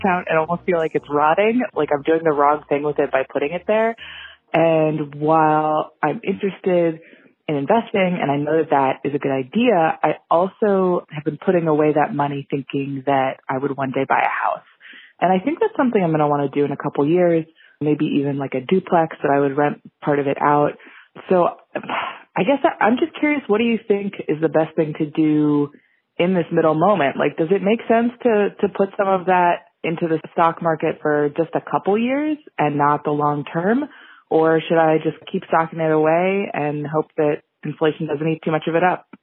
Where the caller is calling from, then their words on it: Philadelphia, Pennsylvania, United States; I'm 28, and I'm from Philadelphia.